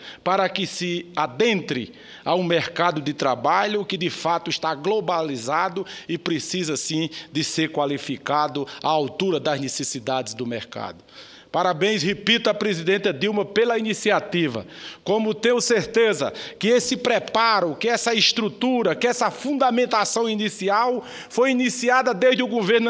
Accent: Paraíba, Brazil; e digo até lá no meu estado, a Paraíba

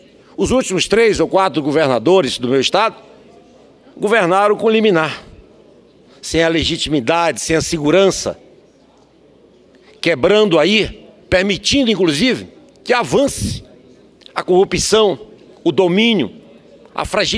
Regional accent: Roraima, Brazil; eu como vizinho ali da Venezuela, sou do estado de Roraima

